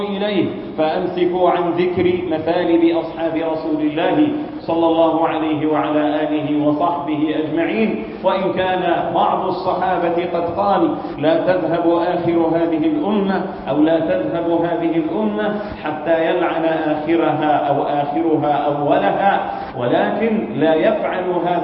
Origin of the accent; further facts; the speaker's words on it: Egypt; accent: Egyptian; دارجتنا المصرية